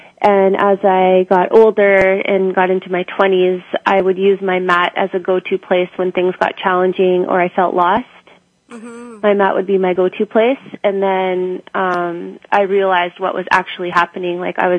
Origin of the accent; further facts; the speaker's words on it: Calgary, Alberta, Canada; No, I'm from Calgary, and the first studio I went to was one of the first.